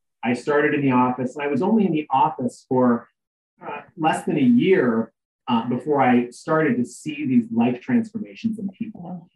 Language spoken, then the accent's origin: English; Canada; born there; I was born in Canada.